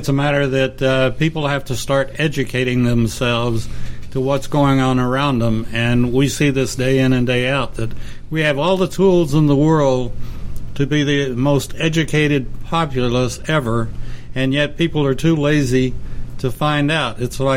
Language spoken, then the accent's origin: English; United States; I'm an American. Now, at my age, I'm ashamed of America.